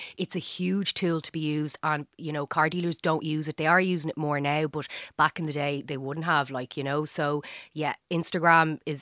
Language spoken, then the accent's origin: English; Dublin, Leinster, Ireland; accent: Dublin; I know I don't look like I'm from Dublin, but I sound like I'm from Dublin.